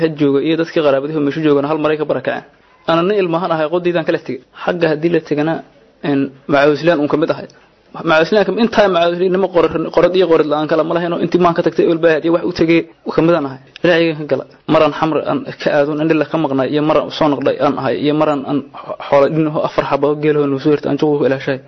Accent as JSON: {"language": "Somali", "town": "Mogadishu", "region": "Banaadir", "country": "Somalia", "said": "waxaan ka imaaday xamar"}